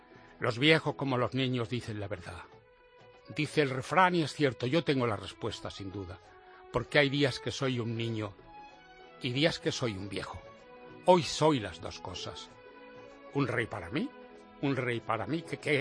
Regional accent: Granada, Andalusia, Spain; Yo le pedí una granada, que para eso soy de Granada, para mi colección.

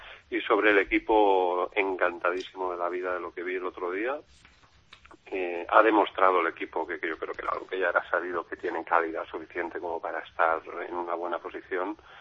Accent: Catalonia, Spain; born there; yo soy catalán de nacimiento, hablo siempre en catalán en todas partes cuando salgo de mi casa

